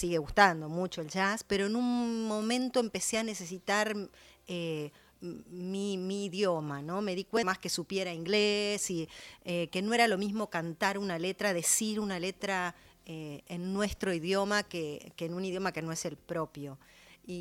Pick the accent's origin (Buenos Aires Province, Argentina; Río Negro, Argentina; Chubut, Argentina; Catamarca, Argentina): Buenos Aires Province, Argentina; Avellaneda; Ah, sí, soy de Avellaneda y estuve en algunas de las cumbres del tango que se hicieron, sí.